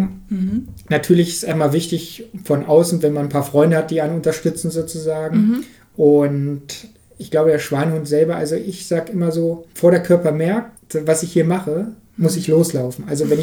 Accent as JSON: {"language": "German", "region": "Harz", "country": "Germany", "tie": "born or raised there"}